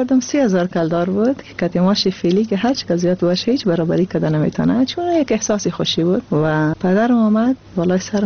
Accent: Afghanistan; moved away; خواب کاراته را ماندم و بعد از افغانستان آمدیم.

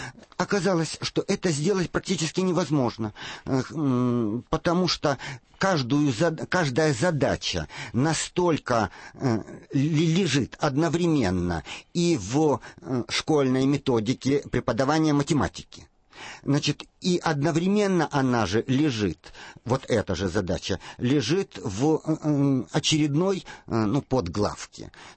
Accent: Kharkiv, Kharkiv Oblast, Ukraine; Мы из Харькова.

